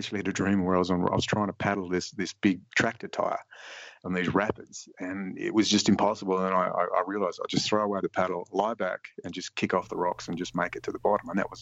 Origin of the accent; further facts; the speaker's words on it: Australia; I'm an Australian citizen and I need to call people, tell people where I am.